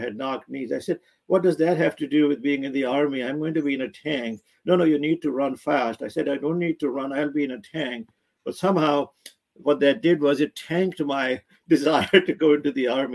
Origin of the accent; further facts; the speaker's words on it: Pakistan; moved away; That is correct. Yes, 1953, April 25th.